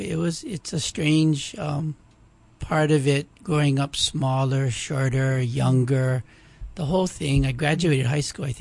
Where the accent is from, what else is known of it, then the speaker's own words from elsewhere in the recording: Kailua, Hawaii, United States; Grew up in Kailua. Attended St. Anthony's School, Kailua, raised Catholic, rode my bike to baseball practice. It was a nice small town upbringing, very safe.